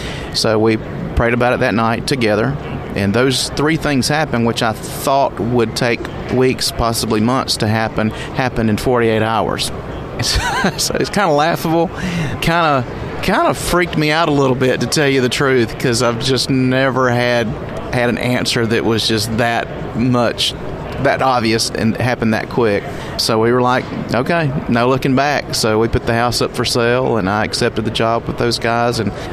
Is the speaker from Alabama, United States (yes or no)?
yes; Alabama, United States; I'm actually from Alabama, you know, so I'm an Alabama native